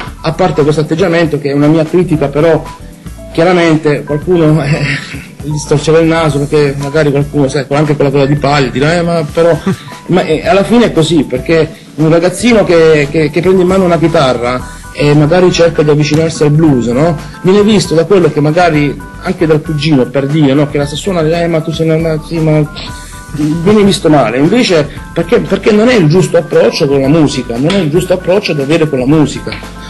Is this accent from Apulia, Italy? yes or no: yes; Taranto, Apulia, Italy; Ti dicevo l'altra sera, no, una frase che io sono di Taranto, e a Taranto si dice